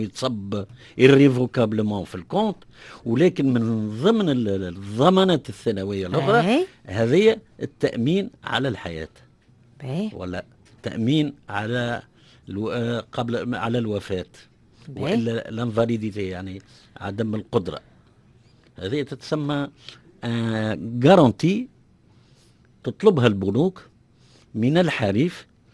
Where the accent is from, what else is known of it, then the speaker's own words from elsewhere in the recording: Tunisia; مع شديد الأسف أغلب الفئات الاجتماعية عندنا في تونس ما تقراش نص الديسيزيون دي كريدي